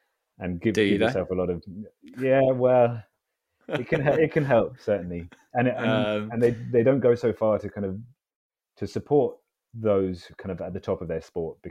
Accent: London, United Kingdom; I grew up in London, so I'm a Londoner.

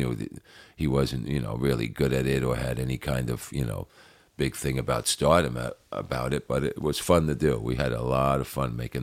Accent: New Jersey, United States; born or raised there

